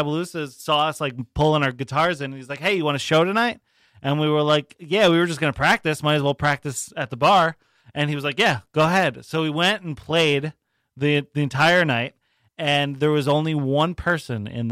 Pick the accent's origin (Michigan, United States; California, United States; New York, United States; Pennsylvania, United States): New York, United States; Carmel; I'm from Carmel, which is like just a little south of Poughkeepsie.